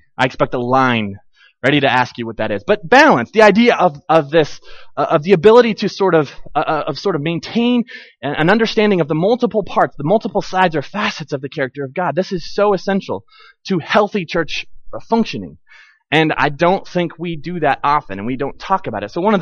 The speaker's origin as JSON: {"language": "English", "country": "United States", "said": "I think again, because we're American, we have a tendency to think in concepts"}